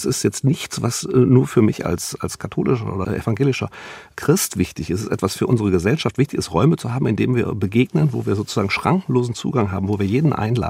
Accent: North Rhine-Westphalia, Germany; ich bin ja Rheinländer

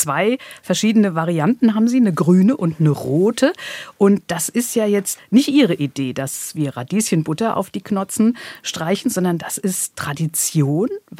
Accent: Rhineland-Palatinate, Germany; ich als Pfälzerin kann sagen, ja, ich habe es bisher noch nie so gemacht, wie wir jetzt das gleich beschreiben

